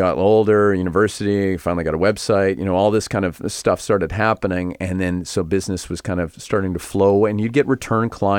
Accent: Wawanesa, Manitoba, Canada; Well, I am from Manitoba, born and raised in Wauwanisa, Manitoba.

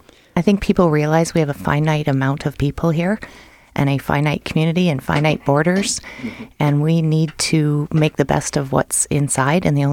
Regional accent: Victoria, British Columbia, Canada; moved away as an adult; now in Winnipeg, Canada; I'm originally from Victoria, BC. I moved here on my 19th birthday, fell absolutely head over heels in love with Winnipeg

